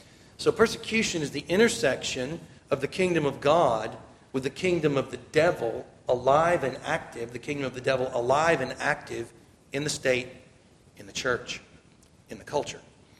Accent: United States; I'm an American.

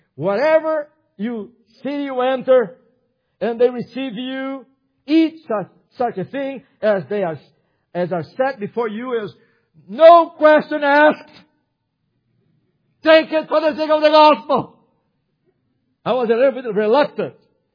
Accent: Brazil; born or raised there

